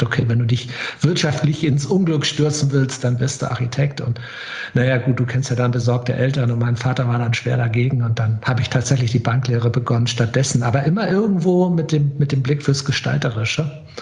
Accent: Sylt, Schleswig-Holstein, Germany; Eigentlich bin ich auf Sylt groß geworden und wenn man auf Sylt groß wird, hat man eine automatische Nähe eigentlich zu Immobilien

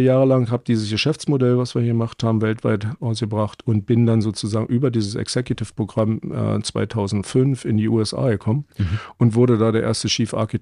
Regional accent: East Germany, Germany; now in Munich, Germany; Also bin dann also als Ossi in den Westen gegangen.

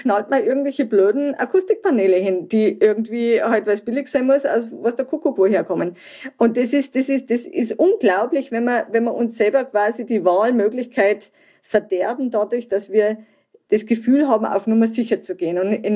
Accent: Germany; Am Anfang habe ich geglaubt, ich komme aus Deutschland, ich muss perfekten Technologien mitbringen

